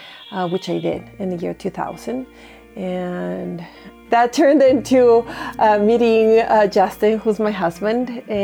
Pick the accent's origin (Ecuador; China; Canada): Ecuador; Cuenca, Azuay; moved away as an adult; now in United States; I grew up in Cuenca my entire life. I lived in the city of Cuenca in Ecuador. Not many people left back then. My entire family was there.